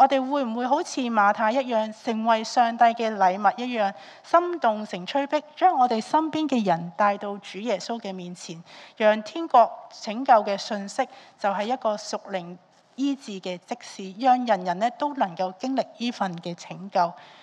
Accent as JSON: {"language": "Chinese", "country": "Hong Kong", "said": "但我对我们香港人来说应该很难明白一个整个禾场都是熟了的小麦或者稻米的情况"}